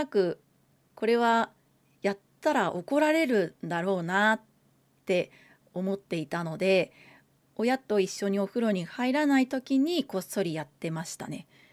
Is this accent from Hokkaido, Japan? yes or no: no; Gunma, Japan; 出身地は群馬県で新人声優です。